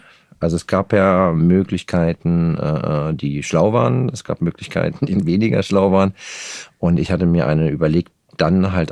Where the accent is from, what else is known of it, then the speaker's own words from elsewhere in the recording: Geltow, Brandenburg, Germany; also born or lived in Potsdam; Und den Rest meiner Kindheit habe ich in Geltow verbracht. Das ist kurz vor Werder.